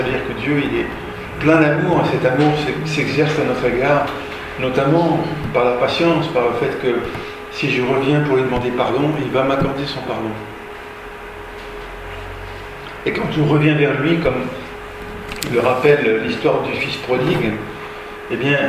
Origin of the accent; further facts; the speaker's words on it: Mulhouse, Grand Est, France; j'étais en terminale à Mulhouse, là où j'ai grandi